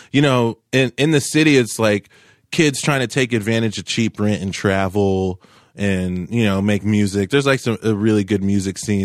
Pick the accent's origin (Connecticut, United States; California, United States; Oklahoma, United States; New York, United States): Oklahoma, United States; Tulsa; also born or lived in Cleveland, Ohio; I'm originally from Tulsa, Oklahoma.